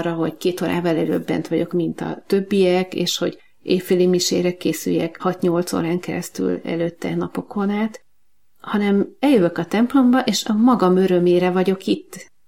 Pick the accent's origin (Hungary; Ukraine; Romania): Hungary; Fejér; now in Budapest, Hungary; Budapesten élünk. A gyerekkoromat vidéken töltöttem, a Velencei tó mellett nőttem fel.